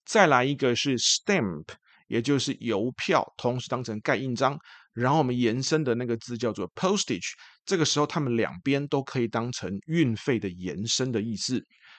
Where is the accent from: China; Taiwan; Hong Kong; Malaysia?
Taiwan; 通常我们台湾人的习惯就是唠英文的时候，那个 work 是不卷舌的